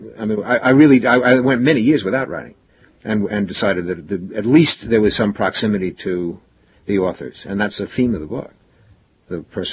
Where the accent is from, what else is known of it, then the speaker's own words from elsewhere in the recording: New York, United States; I'm a New Yorker.